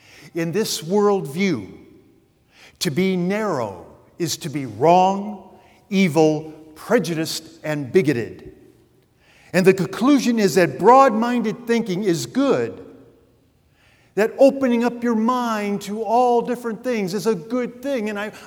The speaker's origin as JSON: {"language": "English", "town": "Detroit", "region": "Michigan", "country": "United States", "tie": "born or raised there", "said": "if you're taking a trip from here to Detroit, Michigan, my hometown, by the way, there is one place"}